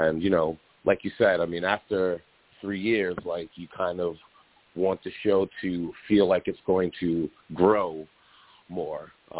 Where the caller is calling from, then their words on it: New York, United States; Oh, yes. I am … from New York.